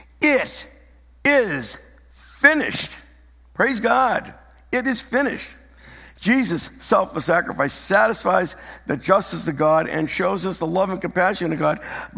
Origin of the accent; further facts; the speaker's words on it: Medford, Massachusetts, United States; And I know where I grew up in Medford, we had an old cemetery like that.